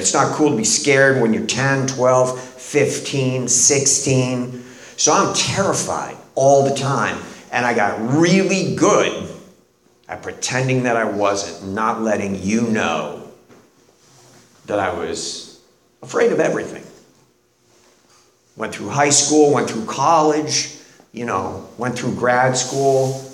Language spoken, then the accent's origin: English; Boston, Massachusetts, United States; So I'm from Boston, I'm Irish, I'm Catholic.